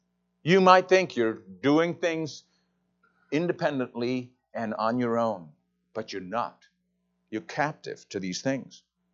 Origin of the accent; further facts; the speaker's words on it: England, United Kingdom; Because I came from England, that's how they say it there, right?